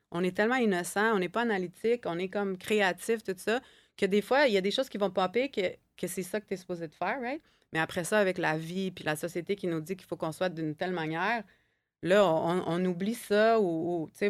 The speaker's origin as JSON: {"language": "French", "region": "Ontario", "country": "Canada", "lives_now": "Quebec, Canada", "said": "ils ont fait chier à cause que je viens de l'Ontario. Même si j'ai fait mon collège en français, je suis arrivée ici"}